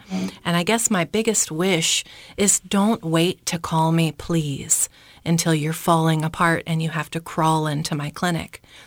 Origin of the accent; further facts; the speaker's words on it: Florida, United States; I come from Florida, so your beautiful, white, crisp, shiny snow is completely different for me.